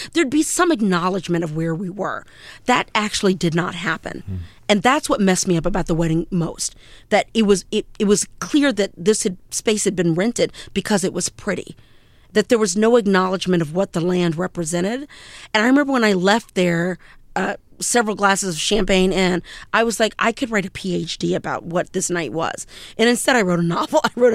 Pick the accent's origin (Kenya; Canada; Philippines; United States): United States; the South; but I'm from the South